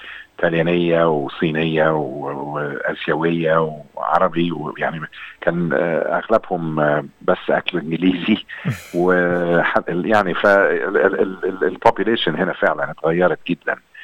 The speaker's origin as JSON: {"language": "Arabic", "town": "Asyut", "region": "Asyut Governorate", "country": "Egypt", "said": "بس انا اهل من الاصل من أسيوط يعني صعيدي"}